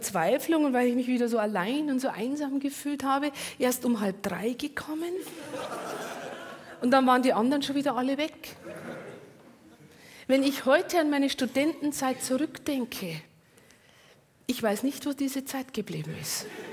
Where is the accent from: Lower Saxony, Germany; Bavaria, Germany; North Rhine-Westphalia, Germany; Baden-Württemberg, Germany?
Bavaria, Germany; aber bei uns daheim in Niederbayern, da sind sie gestanden.